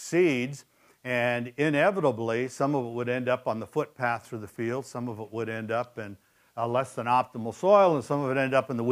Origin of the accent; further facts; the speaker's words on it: Montana, United States; As a boy growing up in Montana, this story about the a farmer broadcasting his seeds always intrigued me.